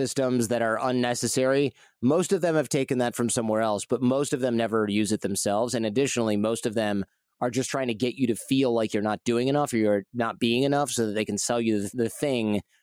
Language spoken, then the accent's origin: English; Detroit, Michigan, United States; I probably growing up in the Midwest, we're not afraid to kind of make fun of ourselves, make fun of things.